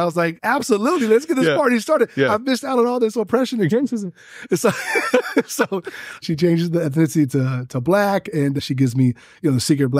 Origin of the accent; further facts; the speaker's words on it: California, United States; I grew up in the Bay Area. It's a diverse place. You know, I remember growing up in the 80s.